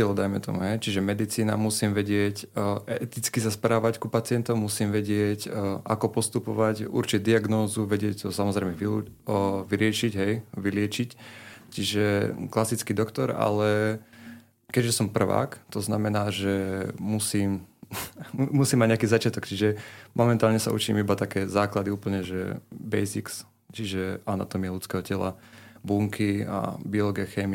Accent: Lisková, Žilina Region, Slovakia; ako ma Martin predstavil. Som z Liskovej, čiže dedina pri Ružomberku. A študujem všeobecné lekárstvo na Univerzite Komenského v Bratislave.

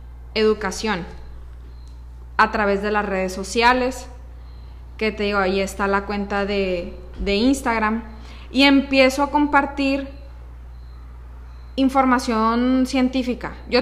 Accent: Culiacán, Sinaloa, Mexico; soy de Culiacán, Sinaloa, orgullosamente. Sí, amo mi estado, la verdad, y amo mi país.

